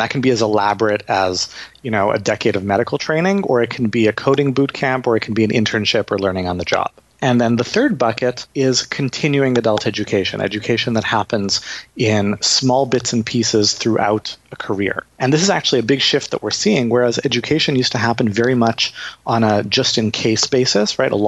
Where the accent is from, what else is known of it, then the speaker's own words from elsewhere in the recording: Canada; I'm Canadian, right?